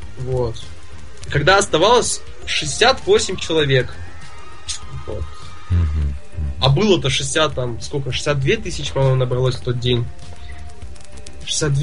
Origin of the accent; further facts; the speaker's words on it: Nizhny Tagil, Sverdlovsk Oblast, Russia; Я из Тагила, живу там официально.